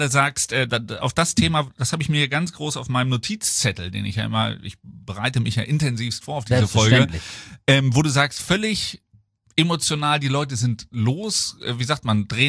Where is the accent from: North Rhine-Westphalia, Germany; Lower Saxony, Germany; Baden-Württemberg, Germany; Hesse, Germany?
Lower Saxony, Germany; Hanover; fahre ich mal zu Denko Jones nach Braunschweig in die verbotene Stadt als Hannoveraner.